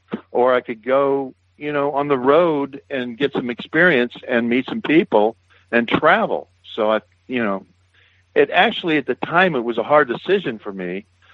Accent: Van Wert, Ohio, United States; Paul Chevrier was from my hometown in Van Wert, Ohio.

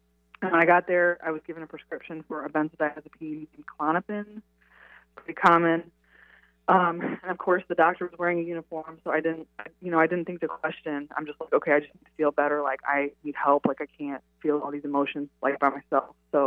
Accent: St. Louis, Missouri, United States; moved away as an adult; So I grew up in St. Louis, Missouri. I joined the Army when I was 18, and I took off, and I went to see the world.

